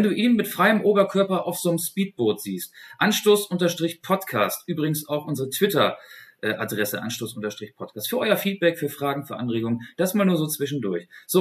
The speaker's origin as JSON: {"language": "German", "region": "Hamburg", "country": "Germany", "said": "Ich komme aus Hamburg."}